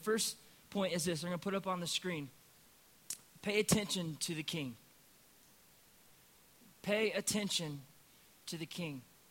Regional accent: Indiana, United States; I grew up in Indiana, so I'm a Hoosier, huge basketball fan.

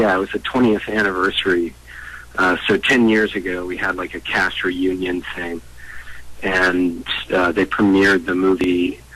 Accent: San Antonio, Texas, United States; moved away as an adult; You know, I hadn't left the state of Texas where I was from. You know, I grew up outside of San Antonio for, you know, most of my young life.

